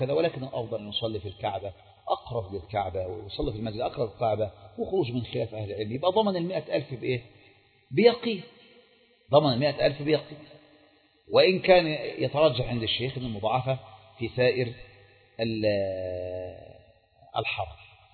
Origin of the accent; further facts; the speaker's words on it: Egypt; لو هو بقى الشيخ عندنا في مصر طبعا مش هنسيبه